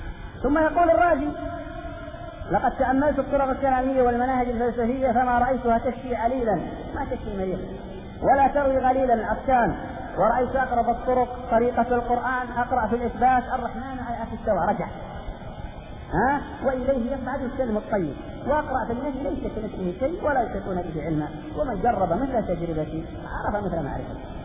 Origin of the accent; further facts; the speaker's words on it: Saudi Arabia; نعم مواطن كسعودي أخوكم